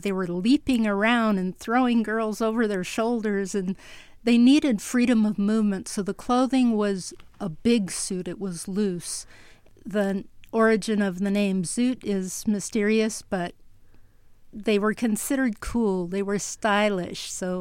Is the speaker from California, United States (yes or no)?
yes; Los Angeles, California, United States; Well, I grew up in the neighborhood where it happened. I grew up in Northeast Los Angeles, not far from the armory